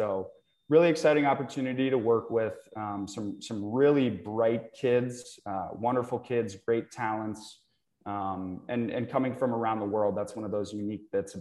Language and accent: English; Connecticut, United States; also born or lived in Cleveland / Phoenix; My family actually moved all around. I grew up in Connecticut, Had a stint out in Cleveland during the prime then Cleveland Indians years in the 90s.